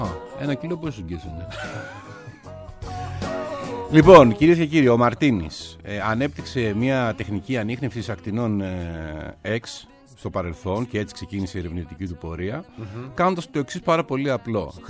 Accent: Peloponnese, Greece; Από την Αρκαδία, αλλά...

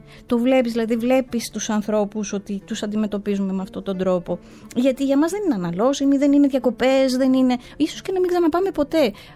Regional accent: Peloponnese, Greece; γιατί μεγαλώνοντας έχω ζήσει στην Αρκαδία, στα βουνά, που βλέπω τη θάλασσα.

